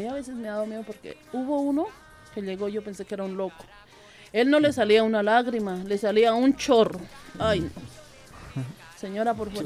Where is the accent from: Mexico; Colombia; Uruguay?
Colombia; somos los dos colombianos que vivimos ahí en esa casa